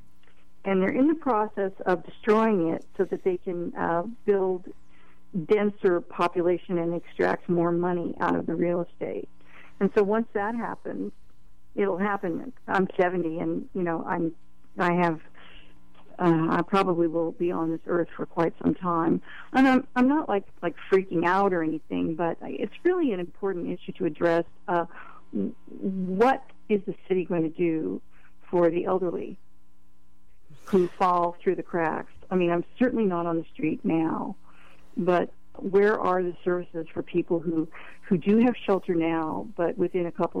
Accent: San Francisco, California, United States; born there; I was born in San Francisco. I'm first generation in this country.

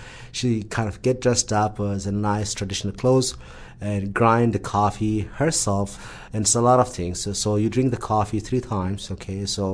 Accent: Ethiopia; because I was born, I grew up in Ethiopia.

